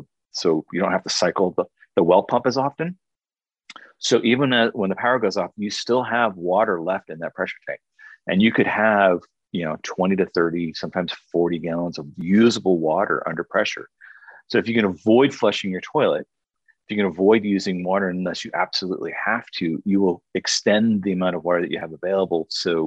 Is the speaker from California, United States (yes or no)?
yes; San Francisco, California, United States; We, you know, I grew up in San Francisco.